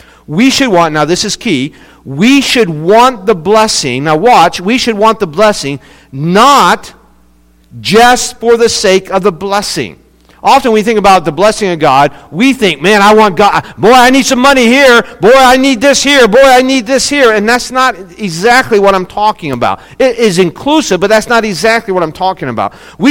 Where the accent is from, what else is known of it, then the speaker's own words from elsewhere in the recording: West Virginia, United States; also born or lived in Ohio / Mississippi; Most of you know I was born in Ohio, but I claim West Virginia because it's West Virginia. That's why I claim it. But that's where I grew up. I lived the first 5 years of my life in Ohio, the second 5 years in Mississippi.